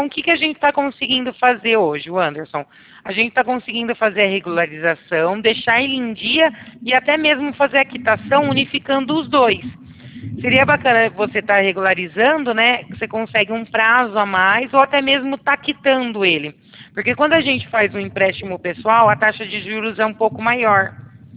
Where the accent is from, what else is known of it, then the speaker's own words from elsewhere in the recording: Brazil; accent: caipira; Não, você não percebeu pelo meu sotaque? Eu sou mais caipira. Sou do interior.